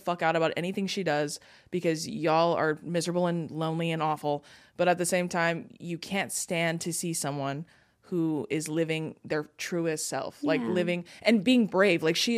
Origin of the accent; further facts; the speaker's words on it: Santa Ana, California, United States; because I grew up in Santa Ana. Like, I was born in Santa Ana, which is in Orange County.